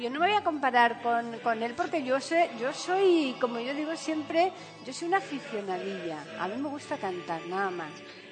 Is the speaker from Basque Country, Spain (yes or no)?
no; Seville, Andalusia, Spain; oyentes tienen que saber que es que yo soy de Sevilla